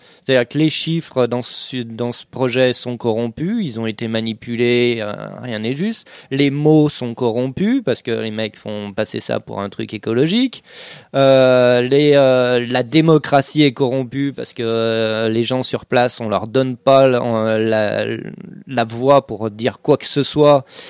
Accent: Lyon, Auvergne-Rhône-Alpes, France; Je suis lyonnais

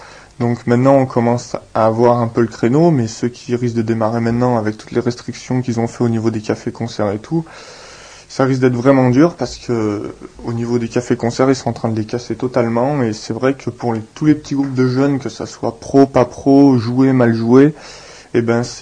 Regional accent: Auvergne-Rhône-Alpes, France; nous sommes inconnus sur Lyon, donc on est d'Ardèche

